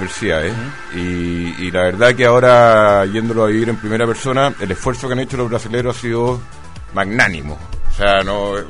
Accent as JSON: {"language": "Spanish", "country": "Chile", "said": "con 25.000 brasileños y éramos como 500 chilenos."}